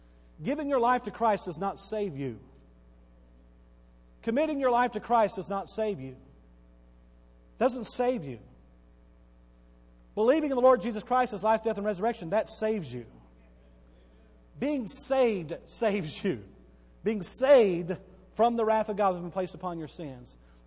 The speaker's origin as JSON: {"language": "English", "town": "Bowie", "region": "Texas", "country": "United States", "tie": "born or raised there", "said": "I grew up in Bowie, Texas, all right? We were the Bowie Jackrabbits."}